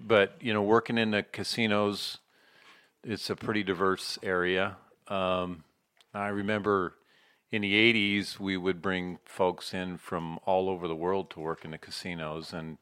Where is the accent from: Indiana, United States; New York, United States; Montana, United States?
Montana, United States; Billings; born and raised in Billings, Montana, Meadowlark Elementary, Will James Junior High, Billings West is best, class of 1977, and then Eastern Montana College